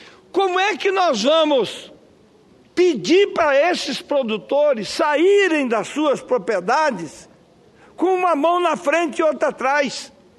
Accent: Bela Vista, Mato Grosso do Sul, Brazil; born there; eu sou nascido em Bela Vista, minha querida Bela Vista é uma cidade de fronteira, muito próximo de Antônio João

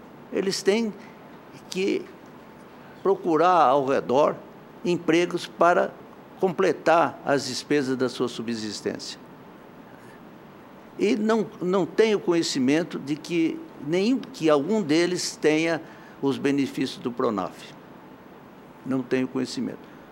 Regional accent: Mato Grosso do Sul, Brazil; eu sou de Mato Grosso do Sul, estado eminentemente agrícola, e que tem uma família de agricultores, pequenos agricultores, imensa

